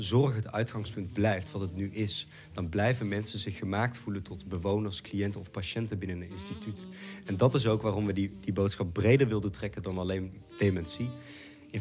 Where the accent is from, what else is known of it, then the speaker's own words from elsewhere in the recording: Netherlands; En dat horen we heel graag van onszelf als Nederlanders.